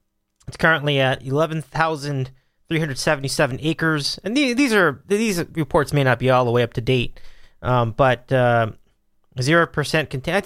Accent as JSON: {"language": "English", "town": "Oxnard", "region": "California", "country": "United States", "tie": "born or raised there", "said": "And one of them is actually my hometown, or near my hometown of Oxnard, California."}